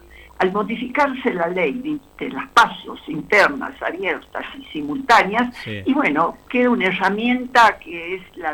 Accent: Tartagal, Salta, Argentina; Vengo de Tartagal, sí.

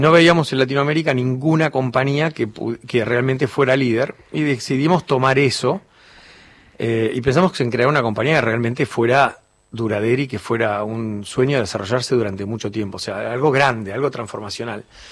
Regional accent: Mar del Plata, Buenos Aires Province, Argentina; Soy argentino, sí. Criado en Mar del Plata, vengo de familia belga y bueno, de ahí viene el nombre.

